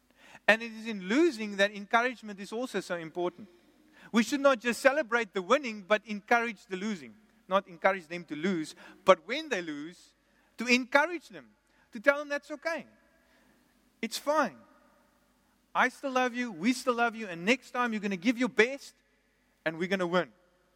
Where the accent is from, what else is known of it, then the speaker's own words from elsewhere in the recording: Port Elizabeth, Eastern Cape, South Africa; Then I will go, I was in PE, my hometown, and I showed them, children, this was daddy's school.